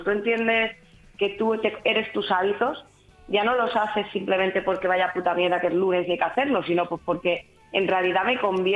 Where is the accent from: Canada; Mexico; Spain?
Spain; Benidorm, Valencian Community; como son las fiestas de mi pueblo en Benidorm la semana pasada